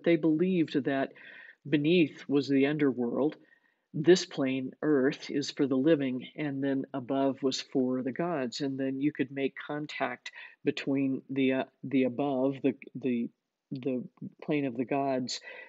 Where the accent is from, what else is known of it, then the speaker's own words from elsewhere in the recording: the South, United States; accent: southern; they forgive me for my southern accent on the Spanish here.